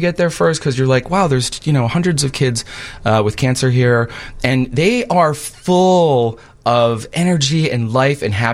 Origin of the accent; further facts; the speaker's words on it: Chicago, Illinois, United States; growing up in Chicago or growing up, I'm sure, anywhere in the U.S., people feel this if you're from a different ethnic descent.